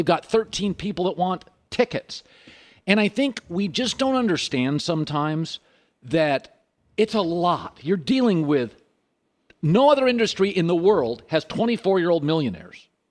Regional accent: the South, United States; now in Seattle, United States; like I grew up in the South.

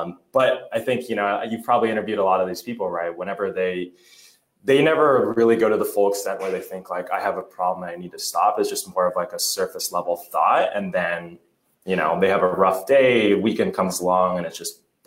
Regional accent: Laguna, California, United States; I grew up in Laguna where all of my friends were, you know, American and white

